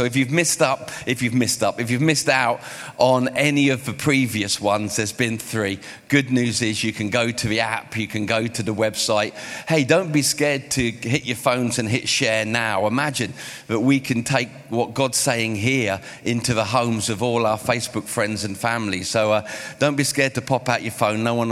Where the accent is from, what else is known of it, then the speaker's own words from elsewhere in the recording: England, United Kingdom; but I'm English, I'm English.